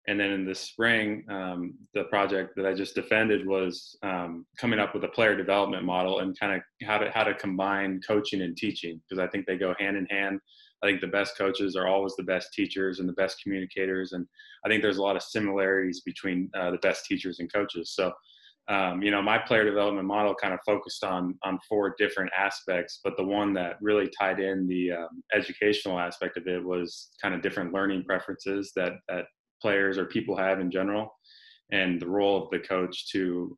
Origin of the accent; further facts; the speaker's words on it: Eugene, Oregon, United States; now in Pullman, United States; I'm from Eugene, Oregon.